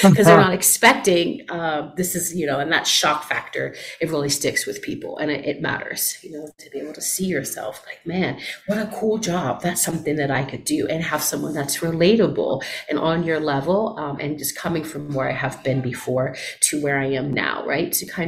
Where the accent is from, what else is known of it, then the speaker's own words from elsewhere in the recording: Ohio, United States; also born or lived in New York; now in Denver, United States; A part of it also is I'm from New York, so the culture shock here has been, pretty. I want to say that I'm a New Yorker at heart. Like I am originally from Ohio, so I am a weird mix of nice and direct.